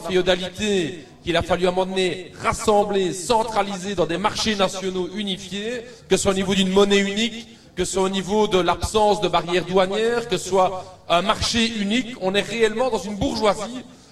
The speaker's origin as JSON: {"language": "French", "country": "Belgium", "said": "chez nous en Belgique, on a assez peu vu le marché très petit qui existe en Belgique. Notre bourgeoisie nationale était très très fortement demandeuse d'une intégration totale européenne"}